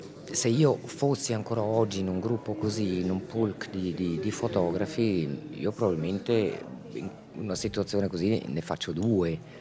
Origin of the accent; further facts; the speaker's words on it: Kenya; now in Switzerland; Sono cresciuta in Kenya e quindi non avevo già le radici molto forti qua in Svizzera